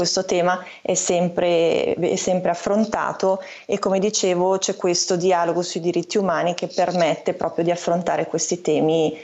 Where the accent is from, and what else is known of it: Switzerland